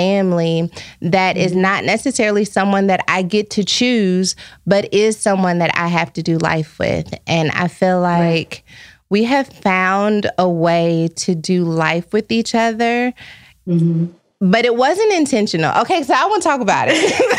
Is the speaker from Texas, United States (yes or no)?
yes; Texas, United States; now in Los Angeles, United States; like I'm from Texas. I moved to Los Angeles. I have like a couple friends here, but it's not like the community that I'm used to having.